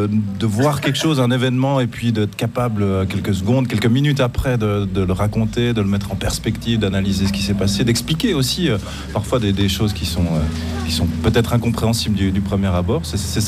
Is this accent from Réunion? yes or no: no; Moutier, Bern, Switzerland; moi je suis de Moutier.